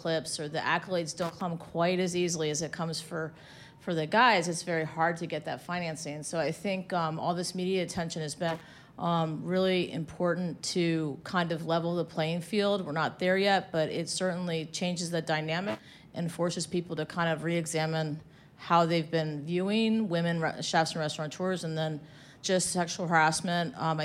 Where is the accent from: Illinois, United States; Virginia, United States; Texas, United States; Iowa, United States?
Virginia, United States; Arlington; So I come from Arlington, and in Arlington, you know, you can go anywhere and have anything.